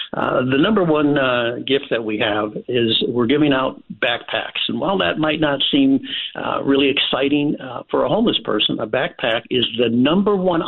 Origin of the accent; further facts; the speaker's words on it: Detroit, Michigan, United States; Well, Dave, I was never homeless myself, but I grew up in Detroit, Michigan, in a very poor household, and hunger was a constant companion.